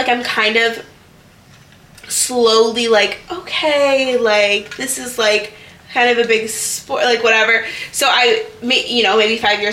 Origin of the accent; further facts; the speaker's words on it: Texas, United States; born there; Oh, I was born in Texas. Oh, yeah, I'm a Cowboys fan.